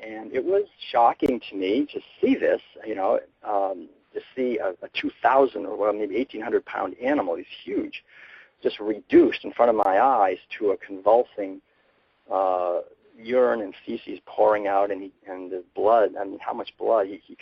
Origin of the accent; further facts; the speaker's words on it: Concord, Massachusetts, United States; I was born and raised in Concord, so I started reading